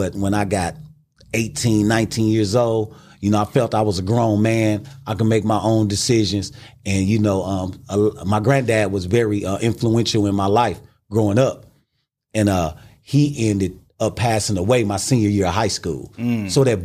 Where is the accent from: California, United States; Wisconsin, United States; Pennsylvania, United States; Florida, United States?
Wisconsin, United States; Milwaukee; I'm from Milwaukee, Wisconsin.